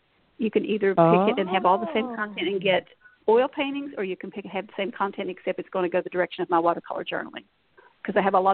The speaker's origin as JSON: {"language": "English", "region": "Kentucky", "country": "United States", "tie": "born or raised there", "said": "I'm all over the board because I grew up in Eastern Kentucky."}